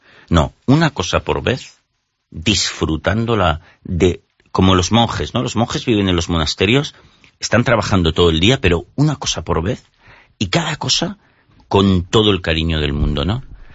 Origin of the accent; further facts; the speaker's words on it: Barcelona, Catalonia, Spain; Tú sabes que yo soy barcelonista, soy de Barcelona